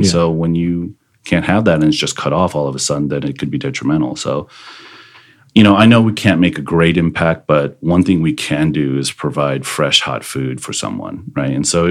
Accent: Austin, Texas, United States; also born or lived in South Korea; I'm practically an Austinite. I wasn't born here, but again, you know, 35 plus years here in Austin.

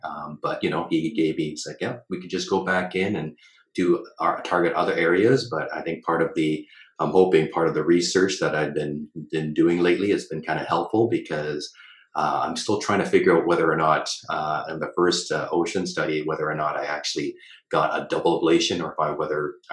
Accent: Thunder Bay, Ontario, Canada; I actually know somebody from my hometown, Thunder Bay, Kristen

